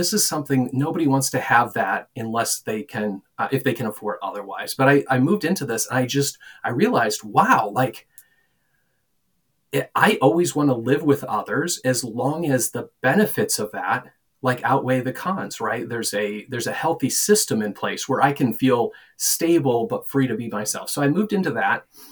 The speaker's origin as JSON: {"language": "English", "region": "Iowa", "country": "United States", "tie": "born or raised there", "lives_now": "Estes Park, United States", "said": "I grew up in Iowa, and kind of everybody dreams of retiring to Estes Park, which is, my parents did that."}